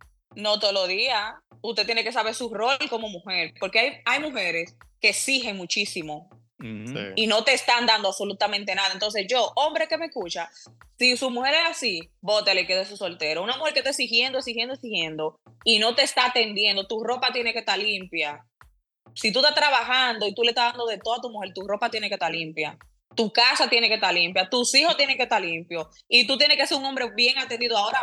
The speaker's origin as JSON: {"language": "Spanish", "region": "Santo Domingo", "country": "Dominican Republic", "tie": "born or raised there", "moved": "as an adult", "said": "Yo me crié en Santo Domingo. Yo vine aquí grande."}